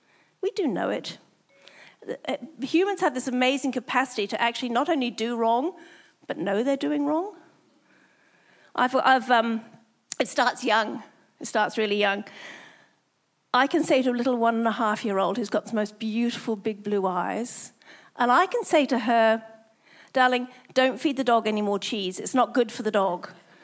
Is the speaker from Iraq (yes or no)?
no; England, United Kingdom; now in Brisbane, Australia; I'm from England. I should be used to the cold.